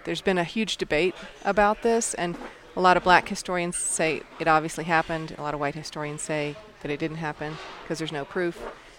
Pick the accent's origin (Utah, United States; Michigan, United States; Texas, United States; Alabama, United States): Alabama, United States; Birmingham; born there; I was born in Birmingham in 1963, in the summer of 1963